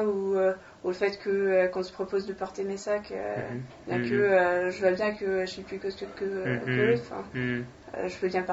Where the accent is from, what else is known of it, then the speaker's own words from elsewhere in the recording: Gothenburg, Västra Götaland, Sweden; French is a second language; Je viens de Göteborg, moi.